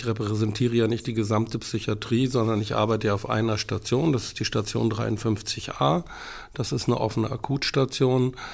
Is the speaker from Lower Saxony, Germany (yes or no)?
yes; Göttingen, Lower Saxony, Germany; Wir kommen beide aus Göttingen, beziehungsweise aus dem Dorf in der Nähe von Göttingen.